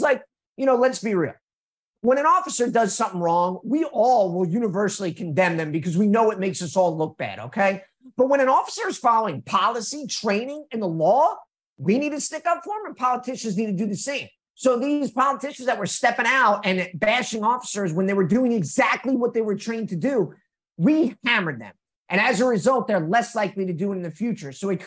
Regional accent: New York, United States; Oh, I'm from New York. I'm not from Jersey.

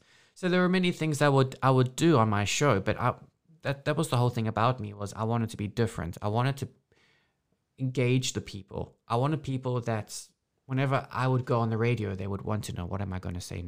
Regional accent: South Africa; also born or lived in Wales / London; Because then there's not a lot of South Africans in Wales. So my accent was very, it stuck out.

